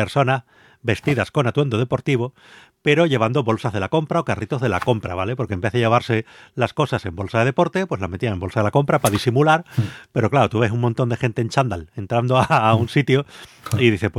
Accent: Canary Islands, Spain; Ahora bajamos a mi tierra canaria

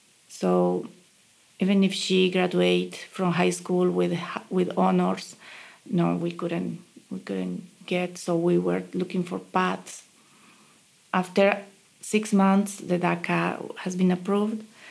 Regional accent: Sucre, Chuquisaca, Bolivia; English is a second language; moved away as an adult; now in United States; I am from Sucre, is the capital of Bolivia. It's a small city, quiet city, and everything is white there with red roofs. And I am living in the United States for 18 years.

